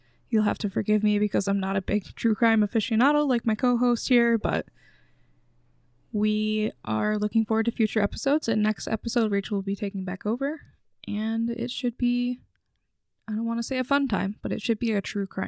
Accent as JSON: {"language": "English", "town": "Saginaw", "region": "Michigan", "country": "United States", "tie": "born or raised there", "said": "growing up in Saginaw, it's just a different type of vibe for me, because, like, I literally lived in a house. My last house that I lived in Saginaw"}